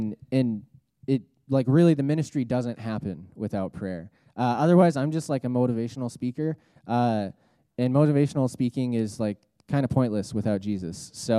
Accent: Texas, United States; But I grew up in Texas, so, like, everybody's Christian there.

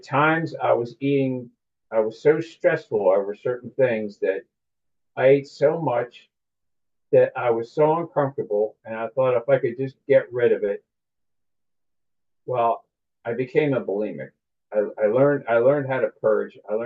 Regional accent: East Coast, United States; I'm from the East Coast, and this was a therapist that was located in downtown Philadelphia.

